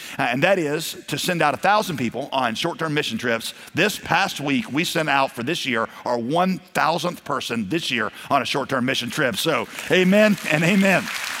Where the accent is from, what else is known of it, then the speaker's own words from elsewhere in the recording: Garner, North Carolina, United States; I was born and raised in Garner and so excited about this